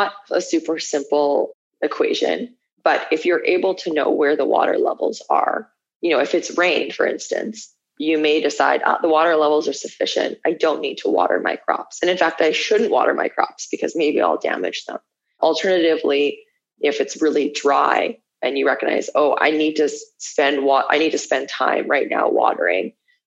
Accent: Manitoba, Canada; Where I grew up in Manitoba, in Canada, as soon as you go outside of Winnipeg, there's basically no cell connectivity. And there's farmlands for days and days and days across the prairies.

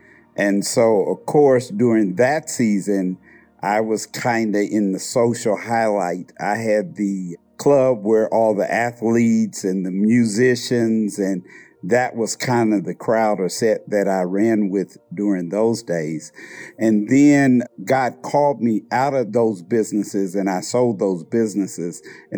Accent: Indianapolis, Indiana, United States; I'm from Indianapolis, Indiana

